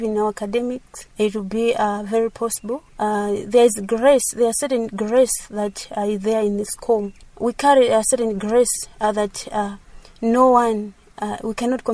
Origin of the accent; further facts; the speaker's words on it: Mzimba, Northern Region, Malawi; now in Lilongwe, Malawi; I'm from Mzimba District. Currently, I stay here in Lilongwe.